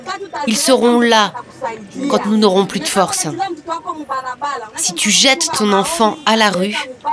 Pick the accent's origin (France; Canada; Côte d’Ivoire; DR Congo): DR Congo; South Kivu; Je viens de la province du Sud Kivu.